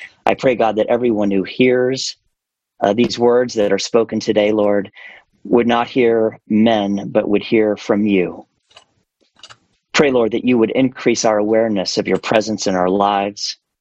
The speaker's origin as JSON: {"language": "English", "town": "Cocoa", "region": "Florida", "country": "United States", "tie": "born or raised there", "said": "I was raised in Cocoa, Florida. I was the son of a rocket scientist and an entrepreneur and a mother who was an educator."}